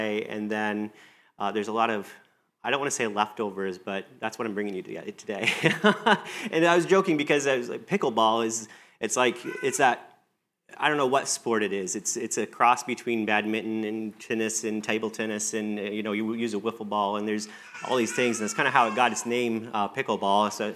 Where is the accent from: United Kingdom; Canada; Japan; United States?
United States; Detroit, Michigan; We come from Southeast Michigan area, so Detroit area in Michigan